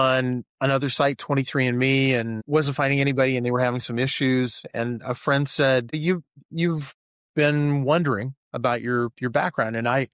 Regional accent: Alaska, United States; When I was growing up in Alaska as a little kid, my dad moved to some different bases and stuff. He was a contractor for the military.

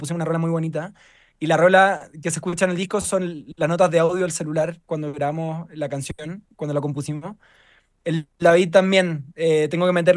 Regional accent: Chile; vengo de Chile

